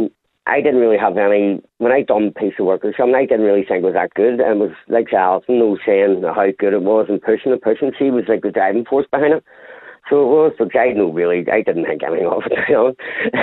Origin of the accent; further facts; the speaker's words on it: Northern Ireland, United Kingdom; And then ended up joining an organisation growing up in Northern Ireland.